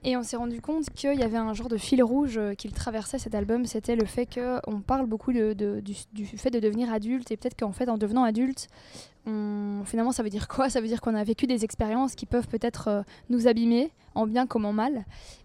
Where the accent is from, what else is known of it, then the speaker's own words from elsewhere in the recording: Belgium; parce que nous, on est belges.